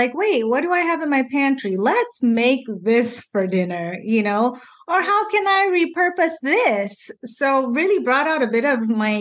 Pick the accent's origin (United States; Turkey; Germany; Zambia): Zambia; English is a second language; And I speak another language, you know, as you heard in the introduction, I'm from Zambia.